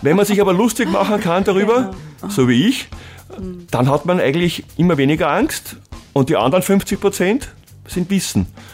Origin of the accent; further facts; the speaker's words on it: Vienna, Austria; Außerdem bin ich im zweiten Bezirk in Wien aufgewachsen, das ein sehr jüdisch dominierter Bezirk ist.